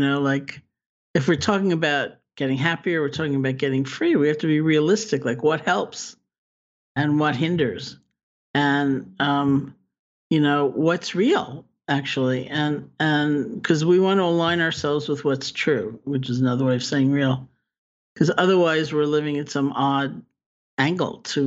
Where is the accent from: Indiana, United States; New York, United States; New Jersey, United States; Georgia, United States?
New York, United States; New York City; I grew up in New York City. It's especially easy to feel disconnected, you know, from nature, from all kinds of things.